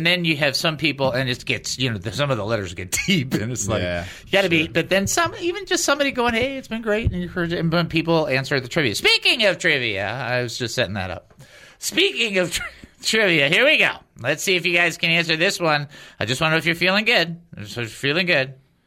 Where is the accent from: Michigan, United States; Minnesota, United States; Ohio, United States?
Michigan, United States; Detroit; I'm from Detroit. I can say whatever I want.